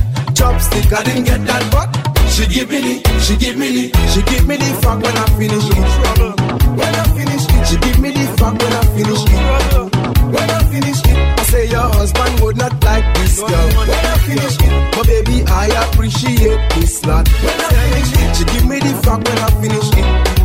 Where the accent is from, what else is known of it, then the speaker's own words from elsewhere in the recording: New York, United States; And I'm from New York, and I come to spend some time down in Grenada.